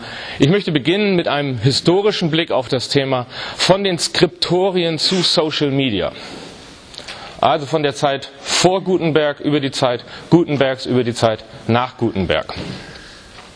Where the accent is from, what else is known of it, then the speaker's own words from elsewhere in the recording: Bremen, Germany; born there; gebürtig, das hören Sie auch an meiner Sprache, zumindest wenn Sie aus Süddeutschland kämen, würden Sie es hören, gebürtig komme ich von gar nicht so weit weg her. Ich bin nämlich gebürtiger Bremer, von daher auch durchaus ein Nordlicht.